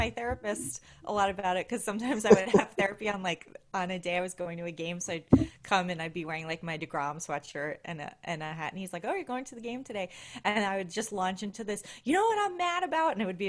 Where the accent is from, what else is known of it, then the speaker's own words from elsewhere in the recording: New Jersey, United States; I grew up in New Jersey. Everyone was a Yankee fan.